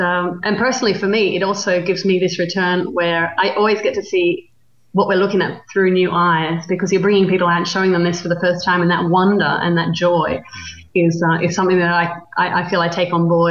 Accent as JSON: {"language": "English", "country": "Australia", "lives_now": "Italy", "said": "I am from Australia."}